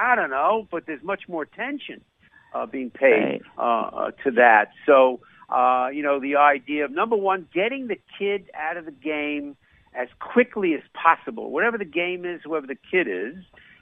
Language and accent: English; New York, United States; accent: New York; You know, I'm a New Yorker. I practice my New York accent once a week.